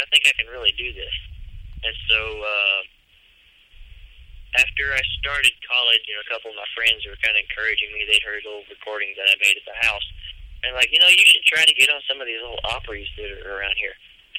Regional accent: Brownsboro, Texas, United States; also born or lived in Tyler / Athens; Well, I was born in Tyler, Texas, and grew up pretty much around that area. Until I was five, I lived in a little ranch around outside of Athens, and after... I guess I was five or six. We moved to a little town called Brownsboro

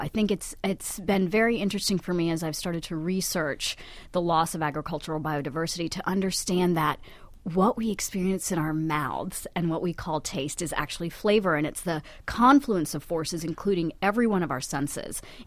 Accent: North Carolina, United States; also born or lived in Germany; I was born in Germany. I am of Indian origin, and I was raised in North Carolina.

